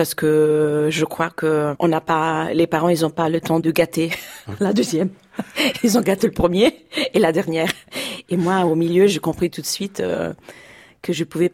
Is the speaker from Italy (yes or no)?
yes; Rome, Lazio, Italy; Je suis née à Rome, je suis grandie à Rome, mais voilà, je me sens entre le nord et le sud.